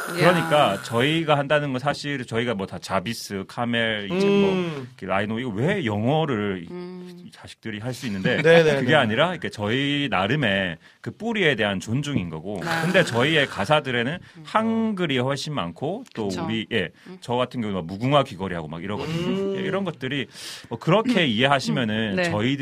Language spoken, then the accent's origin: Korean; Busan, South Korea; 예 되게 저는 부산 출신입니다